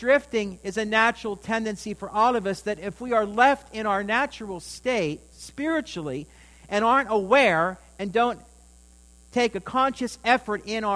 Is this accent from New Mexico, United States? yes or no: no; Pennsylvania, United States; One time when I was in my youth, our church was close to, my hometown was very close to Ohiopow State Park, and the Occhiogany River is there